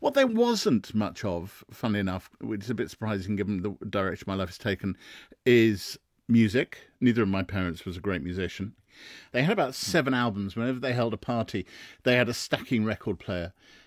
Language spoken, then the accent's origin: English; Harrow, London, United Kingdom; Yeah, I grew up in Harrow.